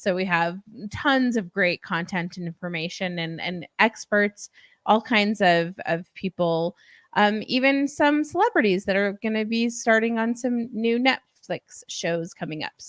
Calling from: Salt Lake City, Utah, United States; Salt Lake City, Utah, where there's a lot of snow and it's cold.

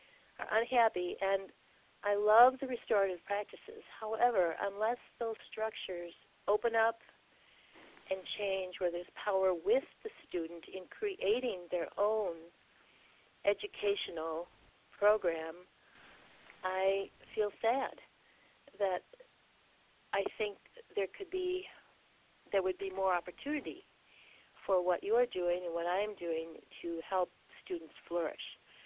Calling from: Wisconsin, United States; Hi, I'm calling from Wisconsin.

